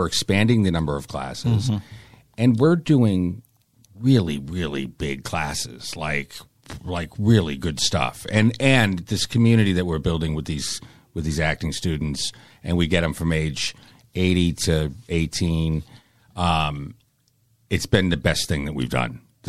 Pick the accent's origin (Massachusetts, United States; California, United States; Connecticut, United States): Massachusetts, United States; Boston; Well, because we grew up with independent movie theaters.